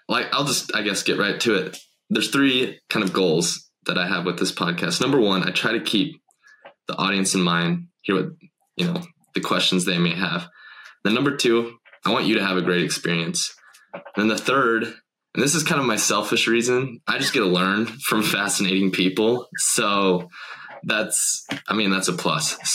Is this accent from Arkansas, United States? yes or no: no; Salt Lake City, Utah, United States; Yeah, we grew up in the Salt Lake area.